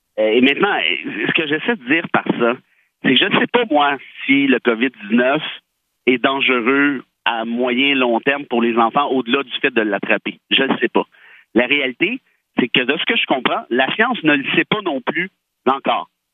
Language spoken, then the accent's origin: French; Mont-Laurier, Quebec, Canada; born there; je suis né à Mont-Laurier, en fait, et je fais de la radio là quotidiennement